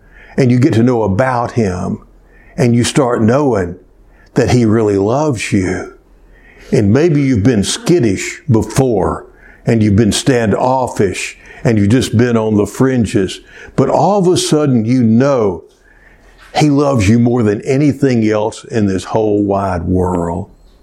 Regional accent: Cleveland, Texas, United States; Our first church, I grew up in First Methodist Church in Cleveland, Texas, just your basic traditional.

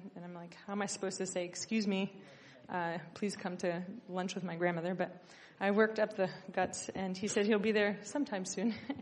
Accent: New Vrindavan, West Virginia, United States; So so I grew up in New Vrindavan, and I remember my grandmother had a very funny relationship with Radhanath Maharaj.

